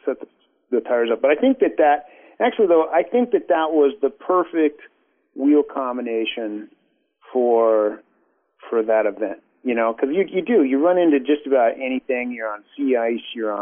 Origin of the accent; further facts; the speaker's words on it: Alaska, United States; I don't know how to surf because I grew up in Alaska.